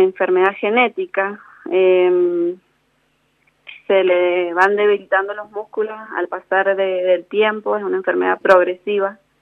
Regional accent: Tupungato, Mendoza, Argentina; Sí, somos de Tupungato, centro.

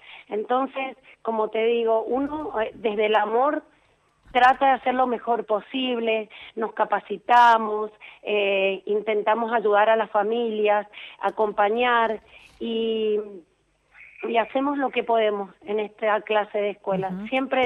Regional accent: General Alvear, Mendoza, Argentina; now in Mendoza, Argentina; yo soy de General Alvear, allá trabajé unos años y después me vine a vivir a Mendoza y hace 22 años que trabajo acá.

